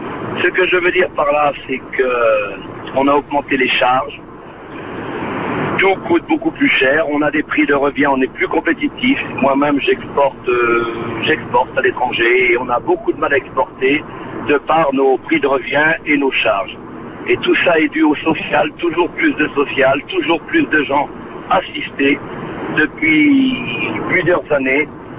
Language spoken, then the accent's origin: French; Brittany, France; je suis de la Bretagne, j'ai une petite entreprise de 20 personnes.